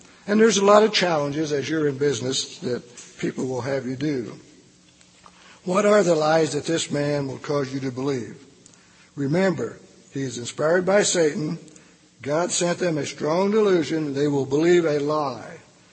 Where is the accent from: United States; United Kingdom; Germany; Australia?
United States; Anderson, Indiana; also born or lived in Chicago; I was born in Anderson, Indiana, and I lived in Indiana all my life, except for 2 years I was in Chicago going to school.